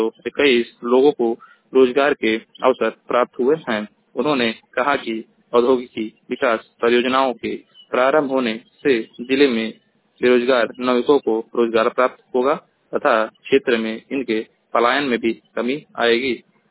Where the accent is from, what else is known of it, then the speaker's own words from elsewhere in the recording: Maharajganj, Uttar Pradesh, India; मैं जिला महाराजगंज का निवासी हूँ।